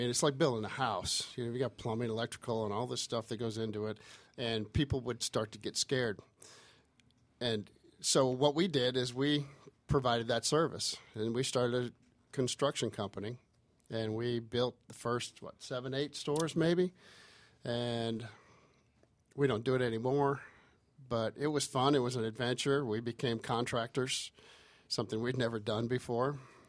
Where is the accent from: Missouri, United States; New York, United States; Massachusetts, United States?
New York, United States; now in Georgia, United States; We came from New York to Georgia in 77, and we're looking for things like Italian sausage, a good quality Italian sausage.